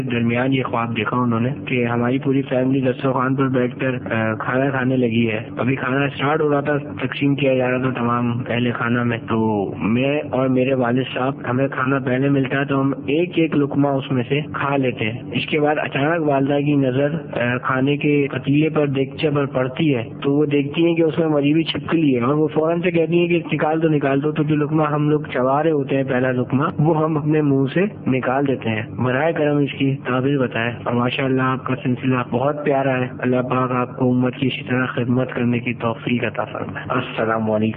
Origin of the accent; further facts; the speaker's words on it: Karachi, Sindh, Pakistan; میرا تعلق کراچی سے ہے۔